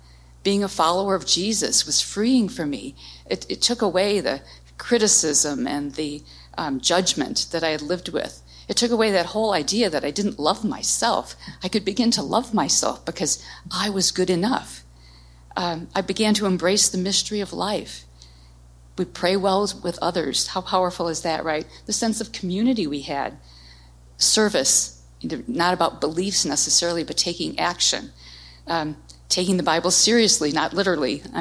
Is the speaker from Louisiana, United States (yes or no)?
no; Chicago, Illinois, United States; born there; but I was born in Chicago, as David said, and I learned about caregiving and loss at a very young age.